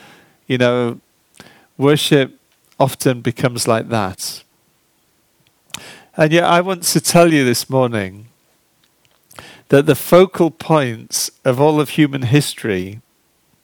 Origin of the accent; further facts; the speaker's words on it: United Kingdom; We're very British, aren't we?